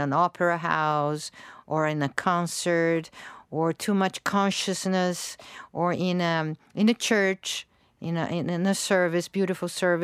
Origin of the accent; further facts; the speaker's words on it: Sweden; I came from Sweden, and I am at the side of the beach, and sunny beach, and so beautiful tropical country, and my town was already 10 below zero with snow